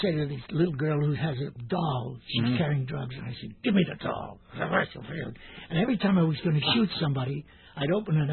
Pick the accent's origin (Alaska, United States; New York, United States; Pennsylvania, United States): New York, United States; Brooklyn; I was born in Red Hook, Little Italy, Brooklyn, in the middle of an Italian neighborhood with a mafia. And I was the only Jew in a sea of Italians